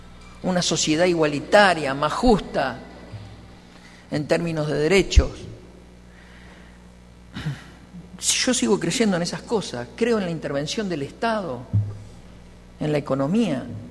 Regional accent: Basque Country, Spain; él dice que soy un vasco cabrón, y es cierto.

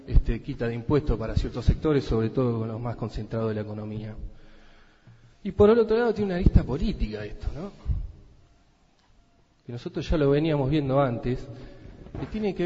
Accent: Argentina; estoy orgulloso de ejercer el derecho que como argentino, y según lo que establece la Constitución Nacional, me compete a mí y a mis hijos

